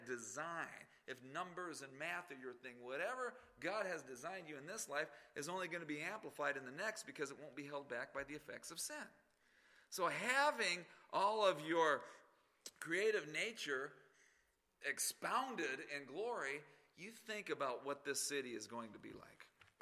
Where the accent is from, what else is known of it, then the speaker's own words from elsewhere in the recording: Phoenix, Arizona, United States; Where I grew up in Phoenix, it's gotten a lot better.